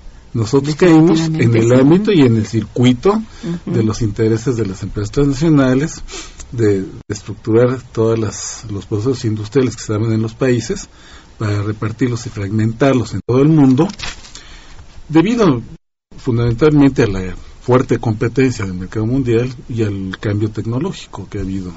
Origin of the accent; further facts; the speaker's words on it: Mexico; nosotros como mexicanos